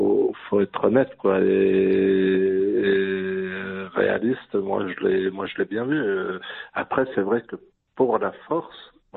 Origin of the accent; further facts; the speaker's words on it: France; Je suis d'origine maghrébine, principalement algérienne, mais je suis né en France, grandi en France, et donc j'ai ces deux cultures.